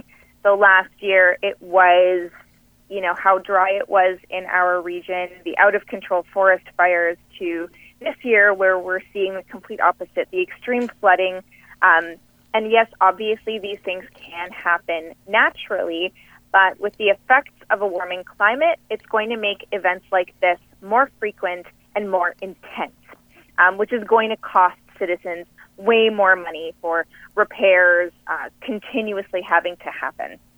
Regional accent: Red Lake, Ontario, Canada; now in Dryden, Canada; I was born and raised in Red Lake, Ontario, and I've been living in Dryden for almost 10 years now

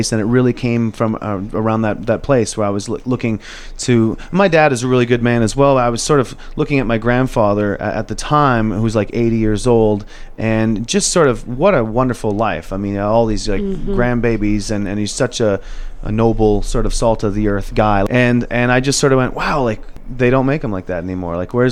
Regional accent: Pembroke, Ontario, Canada; every June I do a celebrity charity golf tournament in my hometown.

